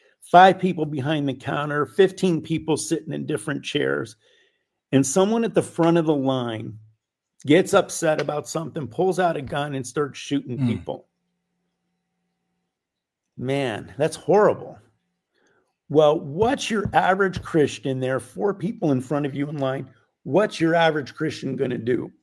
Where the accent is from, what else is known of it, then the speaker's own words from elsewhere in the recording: United States; And as an American and as a military man who swore an oath to defend the Constitution of the United States